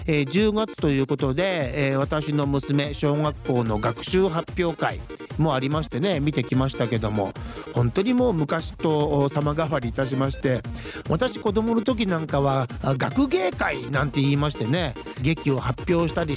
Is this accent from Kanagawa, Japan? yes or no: no; Takaoka, Toyama, Japan; 私のね高岡市中田というところに生まれ育って